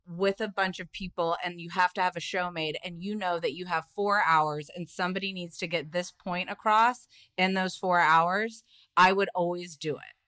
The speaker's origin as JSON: {"language": "English", "region": "South Carolina", "country": "United States", "tie": "born or raised there", "also_born_or_lived": "Indiana", "said": "Listen, I was born in Indiana and grew up in South Carolina."}